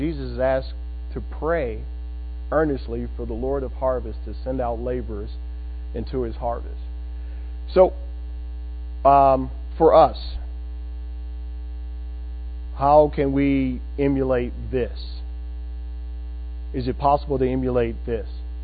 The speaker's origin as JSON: {"language": "English", "town": "Chicago", "region": "Illinois", "country": "United States", "said": "So when I'm from Chicago, so concrete. I don't know about things growing, seeing much of. We don't have many trees and grass."}